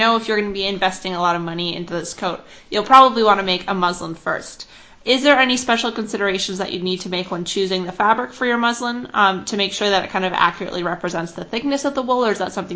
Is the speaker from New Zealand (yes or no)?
no; Waterloo, Ontario, Canada; I live in an area, I'm from Waterloo.